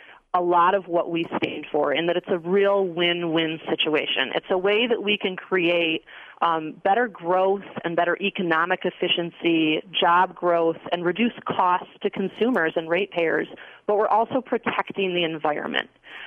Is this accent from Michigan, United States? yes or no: yes; Grand Rapids, Michigan, United States; I'm from Michigan, grew up in Grand Rapids, wanted to come back home.